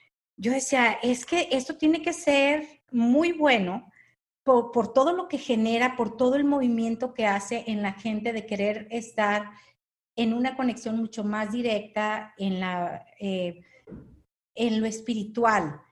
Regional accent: San Juan de los Lagos, Jalisco, Mexico; born there; Yo nací, Berna, en San Juan de los Lagos, el segundo centro católico, religioso católico, más importante de México.

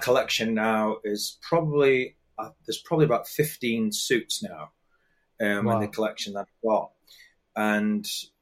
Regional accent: England, United Kingdom; I'm English

